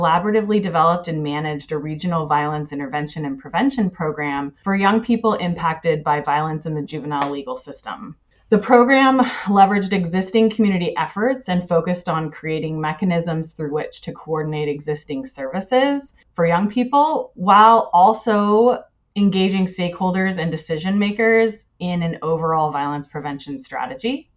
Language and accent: English; Bellingham, Washington, United States; now in Seattle, United States; as Demaxia mentioned, and I am a program manager at NCJA. I was born and raised in Bellingham, Washington, and I now reside in Seattle.